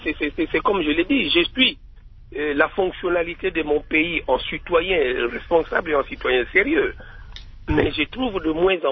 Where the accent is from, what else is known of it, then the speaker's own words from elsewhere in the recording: Katanga, DR Congo; Je viens du Katanga profond.